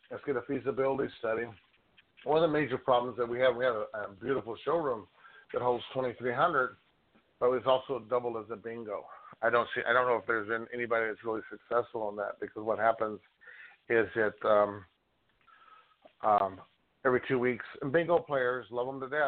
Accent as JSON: {"language": "English", "region": "Southwestern United States", "country": "United States", "said": "And being from the Southwest, yeah. 2013 I went there. 2014 they had 28 inches of snow in 24 hours."}